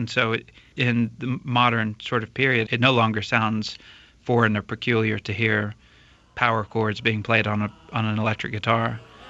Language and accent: English; Atlanta, Georgia, United States; from Atlanta, Georgia, in the United States. Born and raised in Georgia